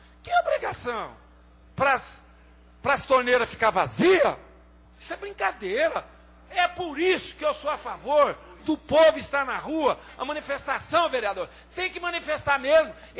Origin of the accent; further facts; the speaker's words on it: Brazil; que eu sou brasileiro.